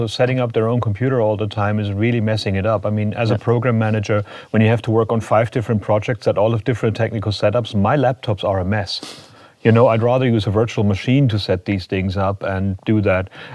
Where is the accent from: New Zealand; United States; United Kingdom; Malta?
United Kingdom; England; as an English person, you never get a chance to actually learn another language